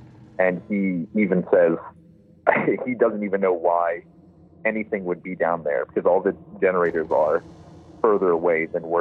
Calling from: Denver, Colorado, United States; I'm from Colorado, Denver, right outside Denver.

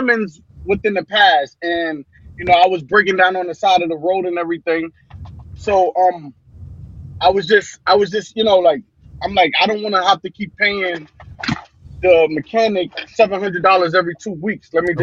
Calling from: New York, United States; How you doing? I'm calling from New York.

